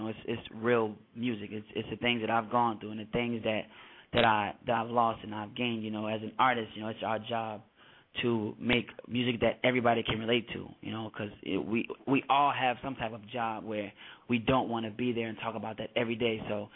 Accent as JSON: {"language": "English", "town": "Hawkinsville", "region": "Georgia", "country": "United States", "tie": "born or raised there", "said": "I'm originally from this small town south of Atlanta called Hawkinsville, Georgia. Population of about maybe 1,000 people. Maybe."}